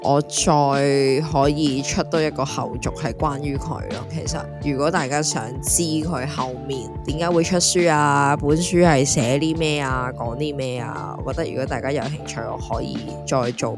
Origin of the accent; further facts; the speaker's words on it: Hong Kong; 你知道我们香港人生活很忙碌的嘛。